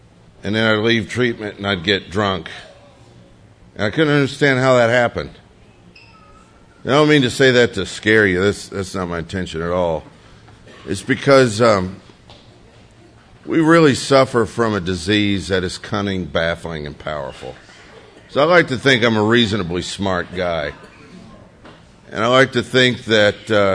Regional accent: Louisiana, United States; also born or lived in New Orleans; I grew up in Louisiana, and though I lived in New Orleans a long time, that's not where I grew up. I wish I did, but I grew up in a very, very, very redneck part of Louisiana

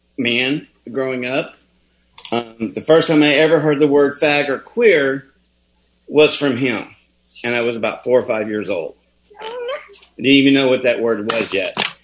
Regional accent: Austin, Texas, United States; also born or lived in California, United States; I grew up in Austin, born in California, grew up in Austin.

